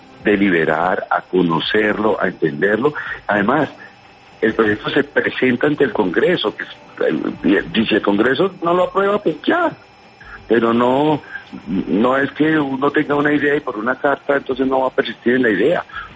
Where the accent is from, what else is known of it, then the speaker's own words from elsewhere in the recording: Bogotá, Colombia; Como bogotano que también soy, pues espero lo mejor de ella.